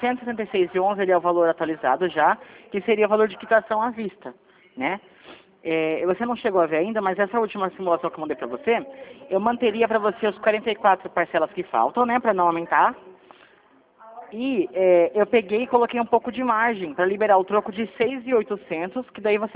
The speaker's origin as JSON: {"language": "Portuguese", "town": "Piracicaba", "region": "São Paulo", "country": "Brazil", "said": "Eu sou de Piracicaba."}